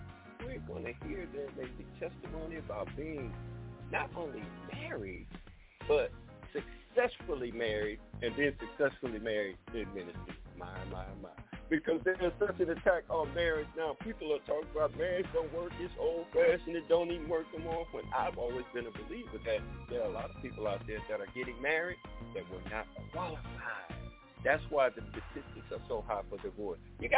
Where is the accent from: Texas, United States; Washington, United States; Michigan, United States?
Michigan, United States; Detroit; moved away as an adult; also born or lived in Pine Bluff, Arkansas; I was born in Pine Bluff, Arkansas, but at the age of 6 years old, guess what? They took me to Detroit, the Motor City, where I lived there for 40 years. Yes, I had to relocate in 07, come back home due to life circumstances.